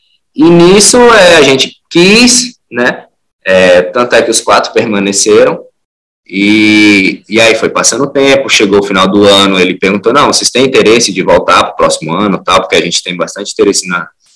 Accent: Brasília, Federal District, Brazil; also born or lived in Teresina; Eu sou nascido em Teresina, mas antes de 6 meses, meus pais se mudaram para Brasília.

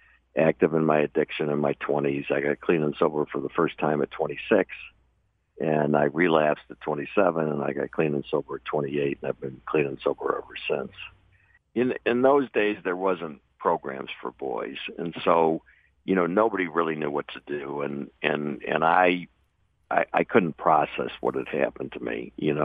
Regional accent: Michigan, United States; You know, I grew up in Michigan, pretty normal family

